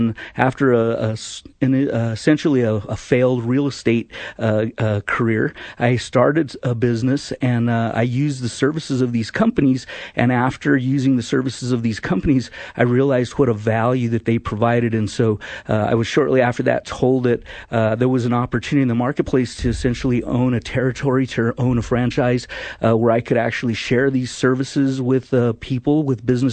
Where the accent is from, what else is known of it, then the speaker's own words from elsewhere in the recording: Albuquerque, New Mexico, United States; Well, so myself, I'm from Albuquerque, New Mexico.